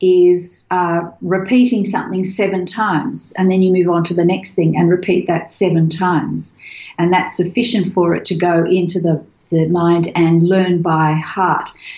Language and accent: English; Australia; I'm an Australian